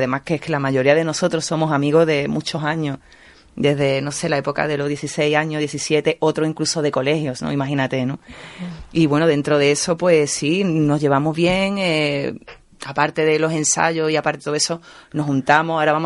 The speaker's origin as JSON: {"language": "Spanish", "town": "Málaga", "region": "Andalusia", "country": "Spain", "said": "si tiene que votar el pueblo y nosotros somos de Málaga, está claro, ¿no?"}